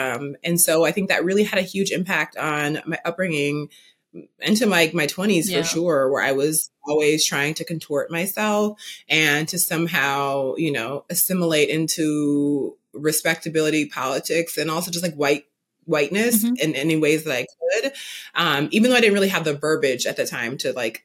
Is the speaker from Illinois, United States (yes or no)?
no; Milwaukee, Wisconsin, United States; now in Brooklyn, United States; So I currently live in Brooklyn, New York, but I grew up in the Midwest in Milwaukee, Wisconsin.